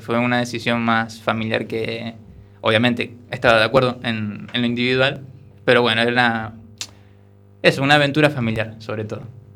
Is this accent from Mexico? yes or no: no; Argentina; tengo 24, como decías antes, soy de Argentina, compatriota de Fede